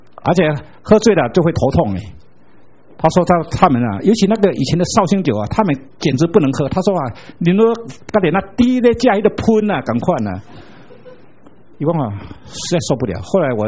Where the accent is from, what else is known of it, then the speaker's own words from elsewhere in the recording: Erlin, Changhua County, Taiwan; 尤其我每次回到我的故乡，我那些啊老同学还健在的，要请我吃饭